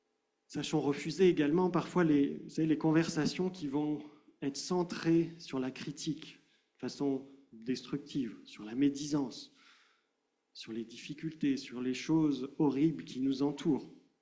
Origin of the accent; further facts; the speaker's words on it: France; En tant que Français, hein, on est aussi champion en général pour voir ce qui ne va pas.